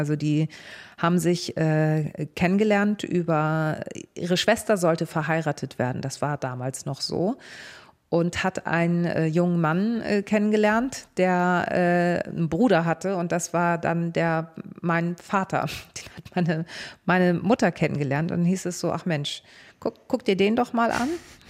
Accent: Hamburg, Germany; Nee, ich bin Hamburgerin. Also für viele ist ja Harburg gehört nicht zu Hamburg. Ich bin in Harburg groß geworden.

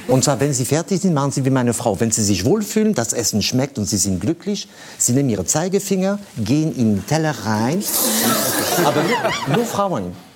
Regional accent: France; Bei uns in Frankreich haben wir eine Sitte.

